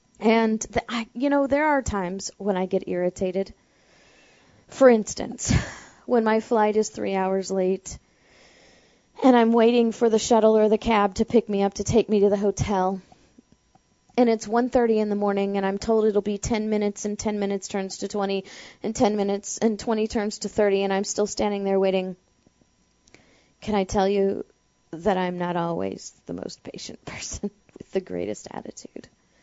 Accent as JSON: {"language": "English", "town": "St. Louis", "region": "Missouri", "country": "United States", "tie": "born or raised there", "said": "Now, I grew up in St. Louis. I'm no stranger to driving in the snow"}